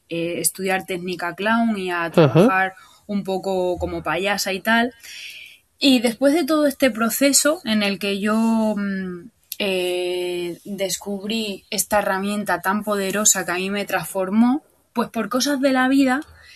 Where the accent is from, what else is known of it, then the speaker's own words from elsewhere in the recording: Extremadura, Spain; yo he estado haciéndolo en otras ciudades donde yo he vivido, pero llevo un tiempo viviendo en Extremadura, que es mi tierra